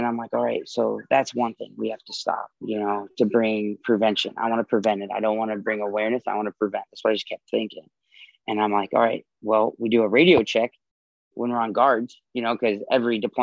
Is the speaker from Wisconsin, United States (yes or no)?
yes; Wisconsin, United States; born there; And I was born in Wisconsin, so I was a Packers fan.